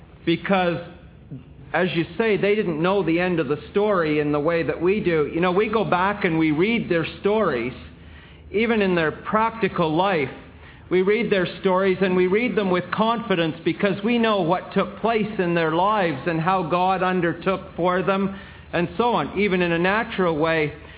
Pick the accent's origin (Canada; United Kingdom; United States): Canada; And I say, I'm a Canadian.